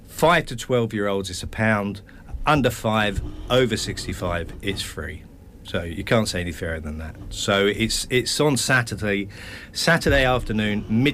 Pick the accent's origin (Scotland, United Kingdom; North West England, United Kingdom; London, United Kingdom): London, United Kingdom; I lived in London, I come from London, and there were literally two radio stations